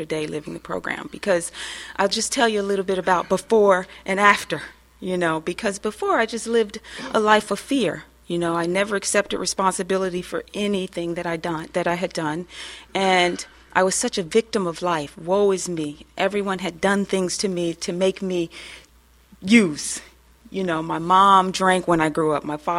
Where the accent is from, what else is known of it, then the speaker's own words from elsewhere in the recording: Ohio, United States; I'm originally from Ohio.